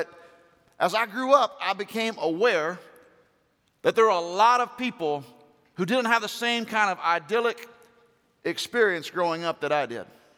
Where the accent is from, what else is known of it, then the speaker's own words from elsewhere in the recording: Bible Belt, United States; But I was raised in the Bible Belt.